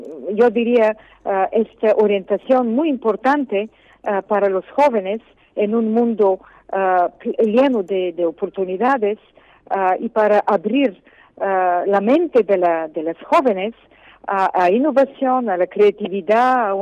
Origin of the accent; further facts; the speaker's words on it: Colombia; yo vengo de Colombia